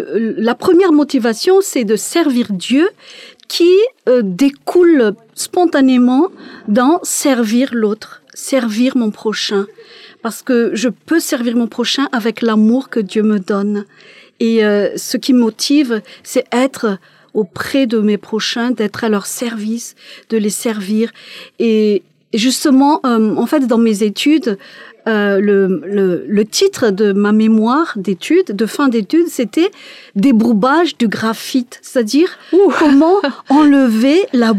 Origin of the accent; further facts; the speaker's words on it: Madagascar; moved away as an adult; now in France; je suis originaire de Madagascar et je suis venue en France pour faire mes études, pour continuer mes études